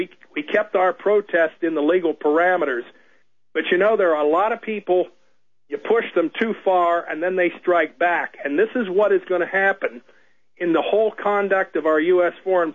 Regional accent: United States; born there; I was born here in the United States.

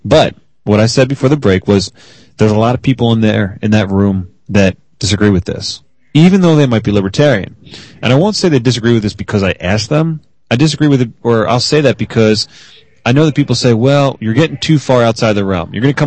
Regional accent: Denver, Colorado, United States; I'm from Denver, the Sunshine State.

